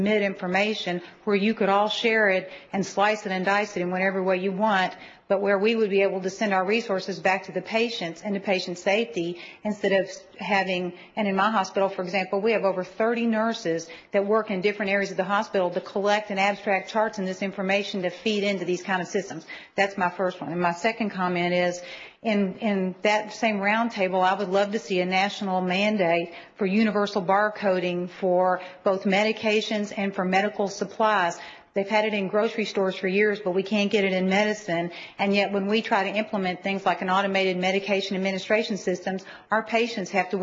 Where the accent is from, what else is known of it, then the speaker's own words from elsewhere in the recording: Lexington, Kentucky, United States; I'm from Lexington, Kentucky